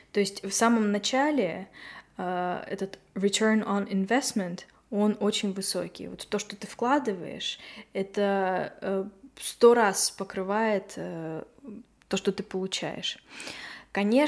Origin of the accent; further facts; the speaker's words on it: Russia; мы обе из России